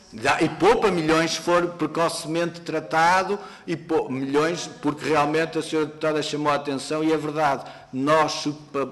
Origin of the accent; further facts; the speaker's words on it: Portugal; e eu, enquanto português, enquanto cidadão comum.